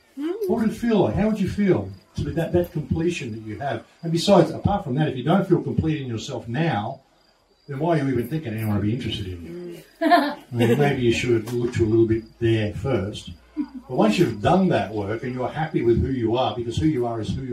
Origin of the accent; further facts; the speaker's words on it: Australia; Sorry for swearing, but I'm an Australian. It's just what we do.